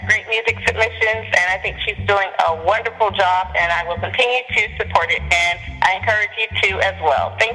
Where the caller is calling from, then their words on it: Dallas, Texas, United States; I'm in Dallas, Texas, and I love listening to Let's Talk America with Shayna Thornton.